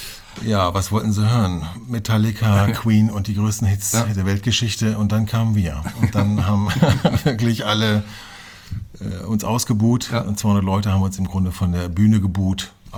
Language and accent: German; Hameln, Lower Saxony, Germany; also born or lived in Hannover; Das heißt, ich bin von Hannover nach Hameln gezogen, bin dort aufgewachsen, dann bin ich nach Befern gezogen, auch im Weserbergland, bin ja ein alter Niedersachse